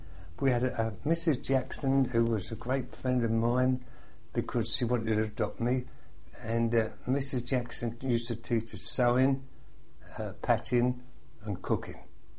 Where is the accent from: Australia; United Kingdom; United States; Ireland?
United Kingdom; Lambeth, London; I was born in Russell Garden, Stanget Street in Lambeth.